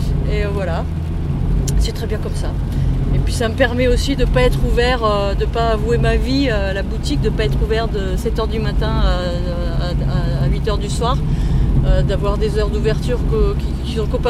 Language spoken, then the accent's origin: French; Hauts-de-France, France; moved away as an adult; je venais du Nord et je suis arrivée à Saint-Martin.